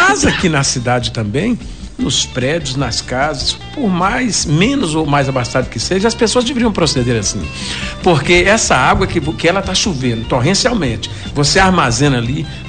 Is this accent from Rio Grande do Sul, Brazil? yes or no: no; Condeúba, Bahia, Brazil; eu sou de Condeúba, você é de Caculé, nós somos catingueiros